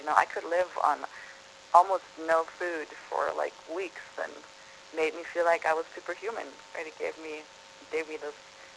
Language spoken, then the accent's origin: English; Germany; moved away as an adult; now in United States; I'm from Germany originally, so I ended up in the United States in my late 20s